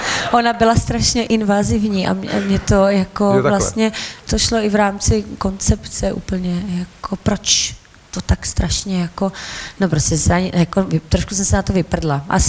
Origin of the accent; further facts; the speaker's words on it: Kyjov, Zlín Region, Czechia; also born or lived in Krnov; V Kyjově jsem žila pouze svých 20 let jsem žila v Kyjově. Je mi 28.